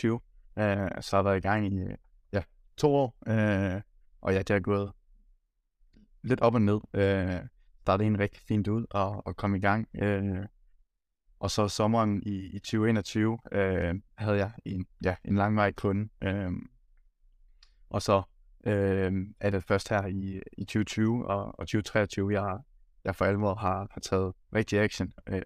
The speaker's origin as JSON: {"language": "Danish", "town": "Skive", "region": "Central Denmark Region", "country": "Denmark", "tie": "born or raised there", "lives_now": "Aarhus, Denmark", "said": "22 år og bor til dagligt i Aarhus. Jeg er opvokset i Skive, Midtjylland."}